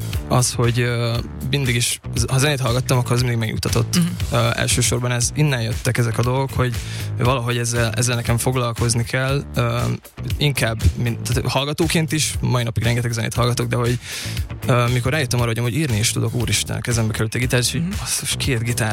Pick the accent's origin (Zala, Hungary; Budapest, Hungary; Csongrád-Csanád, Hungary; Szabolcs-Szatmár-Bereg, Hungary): Szabolcs-Szatmár-Bereg, Hungary; Nyíregyháza; Igen, nyíregyházi vagyok, és innen is üdvözlök mindenkit, Nyíregyházán, kis családot